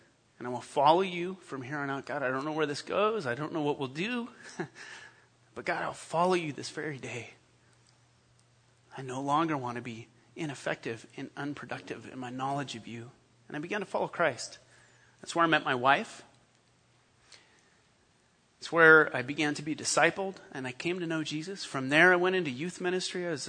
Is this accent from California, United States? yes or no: yes; Monterey, California, United States; A guy that I used to live with when I lived in Monterey. That's my hometown.